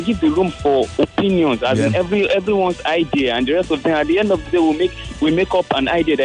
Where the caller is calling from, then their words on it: Ota, Ogun, Nigeria; I'm calling from Ota.